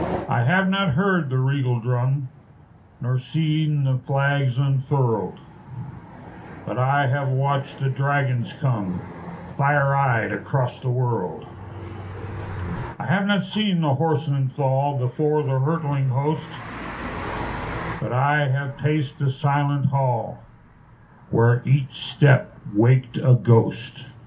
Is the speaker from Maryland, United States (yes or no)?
no; Michigan City, Indiana, United States; I'm from Michigan City, Indiana